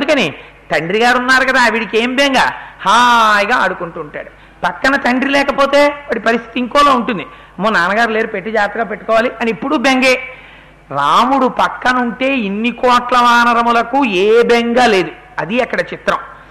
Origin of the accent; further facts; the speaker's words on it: Eluru, Andhra Pradesh, India; నా చిన్నతనంలో నేను ఏలూరులో చదువుకునే రోజుల్లో